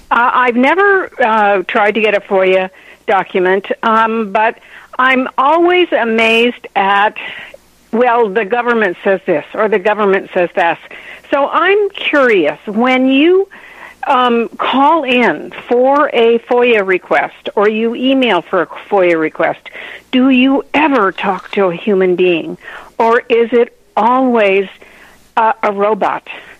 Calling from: West Hollywood, California, United States; I'm in West Hollywood, California

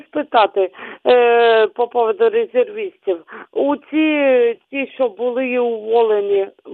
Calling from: Lysychansk, Luhansk Oblast, Ukraine; я з Лисичанську.

